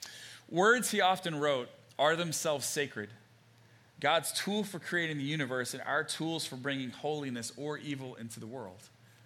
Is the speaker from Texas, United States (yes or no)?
yes; Texas, United States; I grew up in East Texas, so I heard this kind of thing growing up a lot.